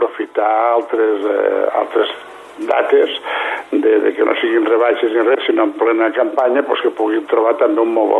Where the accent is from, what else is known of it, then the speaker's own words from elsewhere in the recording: Lleida, Catalonia, Spain; som gent de Lleida per Lleida, som botigues portades per gent de Lleida amb propietats de gent d'aquí